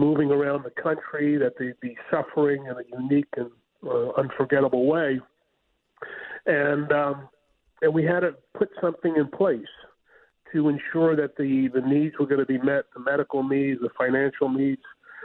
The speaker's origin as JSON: {"language": "English", "town": "Staten Island", "region": "New York", "country": "United States", "tie": "born or raised there", "said": "of course, my hometown of Staten Island, throughout Jersey, throughout New York City."}